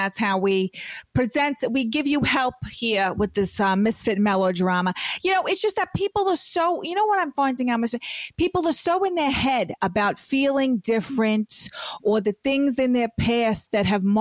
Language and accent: English; Brooklyn, New York, United States; I'm just I'm from Brooklyn. That's okay. What I am.